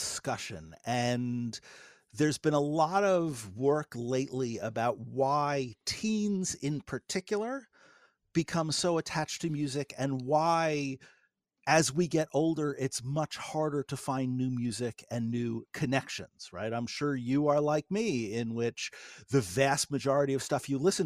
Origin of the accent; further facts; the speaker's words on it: New York City, New York, United States; the very short version is that I grew up in New York City in a very diverse place, the son of a jazz musician.